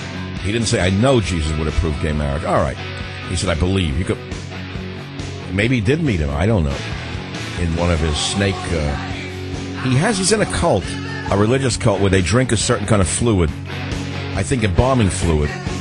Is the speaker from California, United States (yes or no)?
yes; California, United States; the only reason I was lucky enough to have heard of you was because I was from the Bay Area.